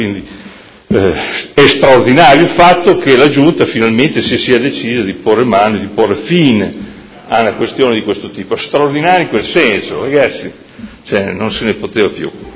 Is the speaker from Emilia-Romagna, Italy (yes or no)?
yes; Modena, Emilia-Romagna, Italy; io da modenese